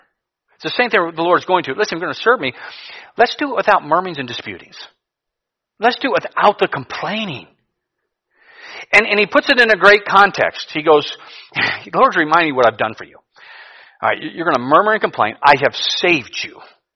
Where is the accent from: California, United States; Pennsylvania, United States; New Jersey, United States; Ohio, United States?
Ohio, United States; Cleveland; I grew up in Cleveland. I was never thinking one day, hey, I want to go live in the jungle.